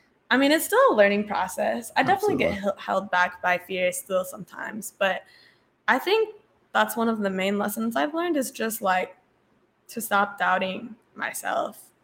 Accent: Indiana, United States; growing up in Indiana, where we don't really have much going on at all, it seems like so much is so memorable.

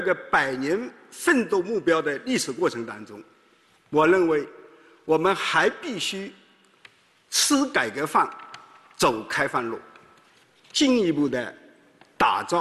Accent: Zhejiang, China; also born or lived in Jiangsu; 在我的老家浙江和江苏

